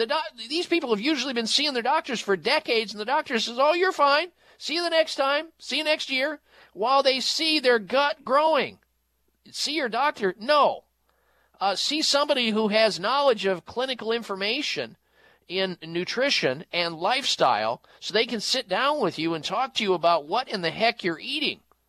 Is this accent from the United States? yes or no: yes; Midwest, United States; when I grew up in the Midwest, he who had the biggest beer belly won the contest.